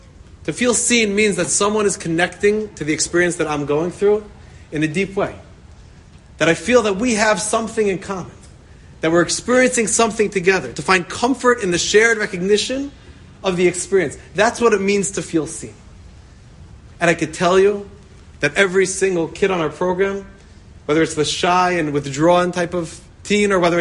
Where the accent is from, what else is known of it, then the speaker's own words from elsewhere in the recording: Philadelphia, Pennsylvania, United States; I was going into fifth grade, and I grew up in Philadelphia.